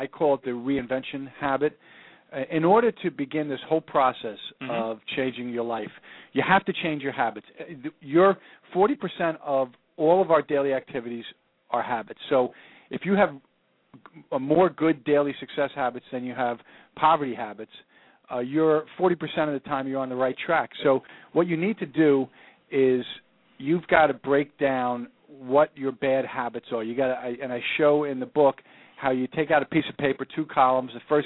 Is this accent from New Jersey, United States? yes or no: yes; New Jersey, United States; I'm from New Jersey